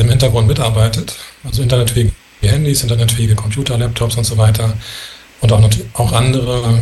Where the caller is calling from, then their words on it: Rome, Lazio, Italy; grüß dich aus Rom, Italien.